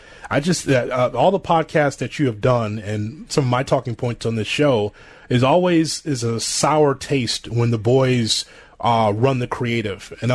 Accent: Chicago, Illinois, United States; So I grew up in Chicago, so I grew up with Vern's TV and the AWA and Dick the Bruiser at Indianapolis.

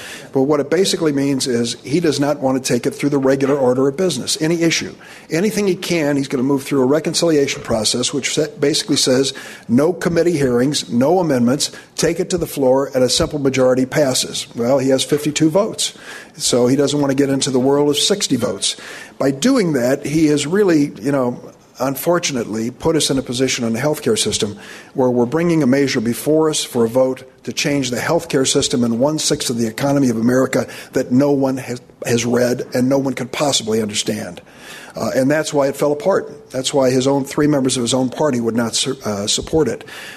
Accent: East St. Louis, Illinois, United States; born there; I was born in East St. Louis and raised my son Paul and our other kids in downstate Illinois.

